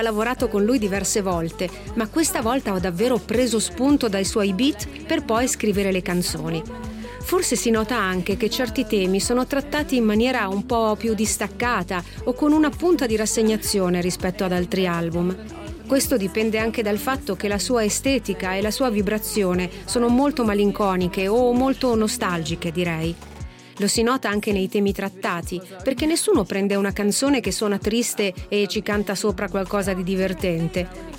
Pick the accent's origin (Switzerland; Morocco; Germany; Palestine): Switzerland; io provengo dalla Svizzera e da un'altra generazione